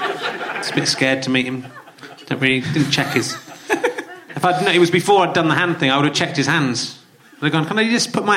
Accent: Yorkshire and the Humber, United Kingdom; I was from Yorkshire

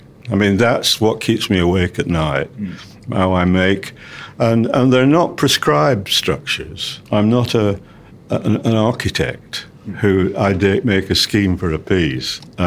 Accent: England, United Kingdom; I'm an English composer.

